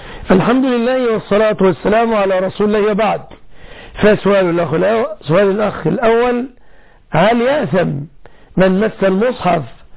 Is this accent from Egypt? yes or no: yes; Egypt; في بلادنا مصر